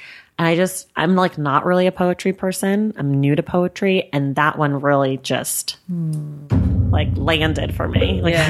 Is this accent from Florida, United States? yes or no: no; Oakland, California, United States; also born or lived in New York; you know, I lived in New York and I'm from Oakland and I'm here